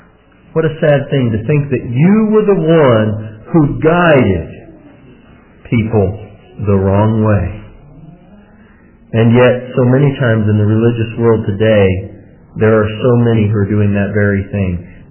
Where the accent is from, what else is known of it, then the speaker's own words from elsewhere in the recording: Colorado, United States; Now, I grew up in Colorado where they have real mountains